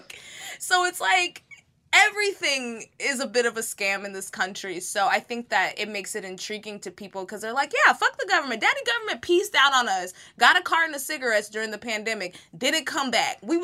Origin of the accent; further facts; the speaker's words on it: Texas, United States; because I'm from, this is my home state, is Texas.